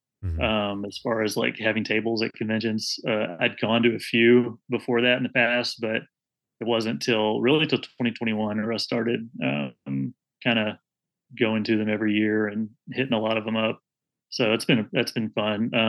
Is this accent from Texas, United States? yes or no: yes; Kilgore, Texas, United States; Oh, East Texas. Kilgore is my hometown.